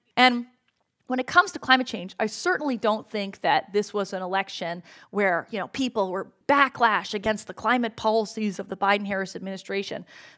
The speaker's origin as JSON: {"language": "English", "country": "Canada", "said": "And Canada, where I'm from, I'm also Canadian, supplies a lot of oil to the United States."}